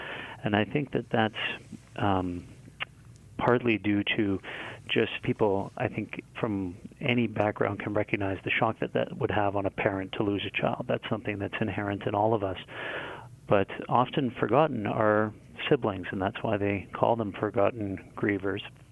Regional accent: Winnipeg, Manitoba, Canada; So I'm a Canadian. I'm from a city called Winnipeg, which is in Manitoba, just north of Minnesota.

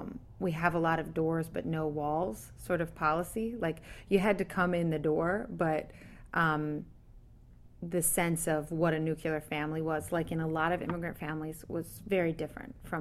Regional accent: Madison, Wisconsin, United States; now in US South; So I grew up primarily in Madison, Wisconsin, although I've now been in the South my whole adult life.

